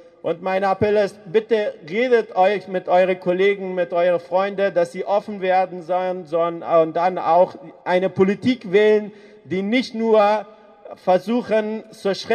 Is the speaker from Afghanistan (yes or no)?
yes; Afghanistan; ich komme selber aus Afghanistan